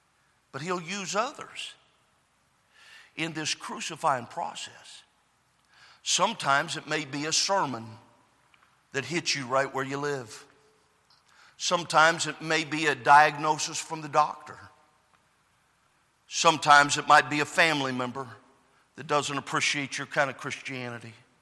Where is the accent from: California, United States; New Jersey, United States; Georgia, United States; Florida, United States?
California, United States; I grew up in California, we didn't know anything about hockey.